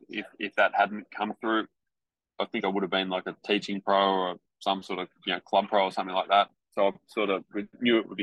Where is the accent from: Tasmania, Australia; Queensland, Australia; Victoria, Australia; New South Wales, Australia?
Victoria, Australia; Warrnambool; Yeah, it was great growing up in Warrnambool. Obviously, it's a pretty small town. I think when I was growing up, it was about 25,000 people.